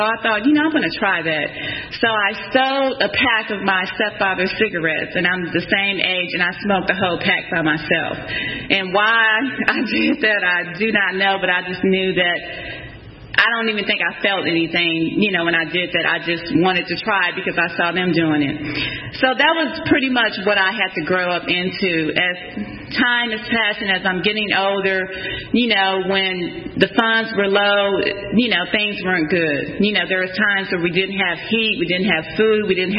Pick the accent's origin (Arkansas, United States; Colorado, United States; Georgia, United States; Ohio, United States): Arkansas, United States; Forest City; born there; So what it was like, I was born in Forest City, Arkansas, but I was not raised there.